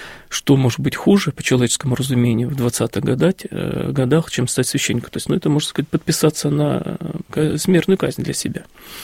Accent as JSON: {"language": "Russian", "region": "Kursk Oblast", "country": "Russia", "tie": "born or raised there", "said": "Я из Курской области родом."}